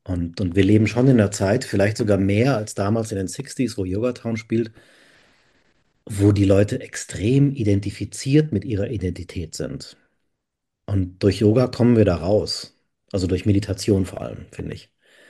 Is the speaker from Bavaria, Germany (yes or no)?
yes; Munich, Bavaria, Germany; moved away; also born or lived in Rome; hier in München, wo ich aufgewachsen bin